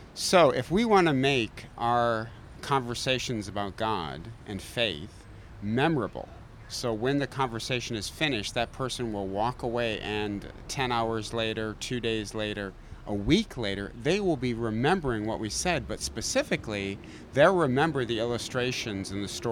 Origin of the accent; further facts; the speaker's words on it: Detroit, Michigan, United States; So I'm from Detroit, okay? I hate Chicago Bulls.